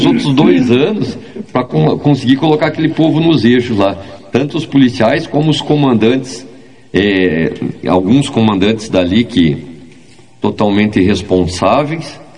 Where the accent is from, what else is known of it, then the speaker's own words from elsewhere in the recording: Curitiba, Paraná, Brazil; Mas não gostaria de morar em Curitiba, não é, sou curitibano, mas o frio não é meu forte, prefiro o calor.